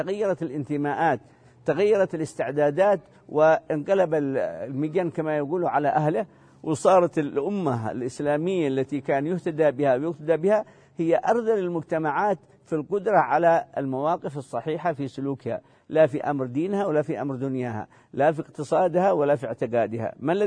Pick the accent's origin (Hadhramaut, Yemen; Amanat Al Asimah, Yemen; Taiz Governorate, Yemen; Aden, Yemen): Hadhramaut, Yemen; وهم قدوة عندنا في حضرموت